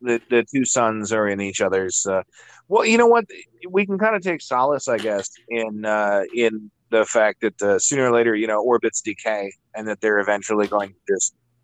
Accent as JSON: {"language": "English", "town": "Queens", "region": "New York", "country": "United States", "said": "I'm from Queens, Bungsland."}